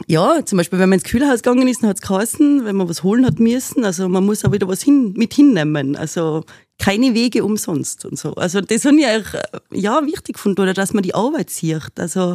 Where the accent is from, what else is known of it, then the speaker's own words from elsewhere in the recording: Tyrol, Austria; also born or lived in Styria; Ich bin ja aufgewachsen in Tirol, zwischenzeitlich in der Steiermark gewesen und dann wieder nach Tirol zurück.